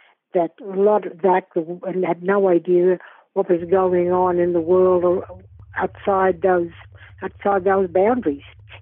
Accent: Queensland, Australia; I'm an Aboriginal woman from southeast Queensland. I grew up on the Sherbeg Aboriginal community in southeast Queensland.

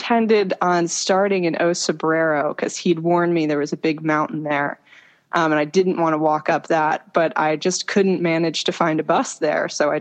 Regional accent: Florida, United States; I am, yeah. Born and raised in Florida.

